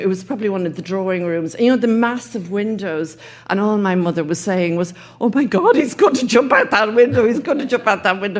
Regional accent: County Laois, Ireland; you do know I'm from Leash, don't you?

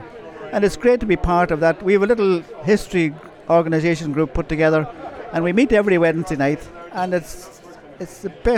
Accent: Ardara, County Donegal, Ireland; born there; I was born in Ardra, and I won my first championship medal with Ardra

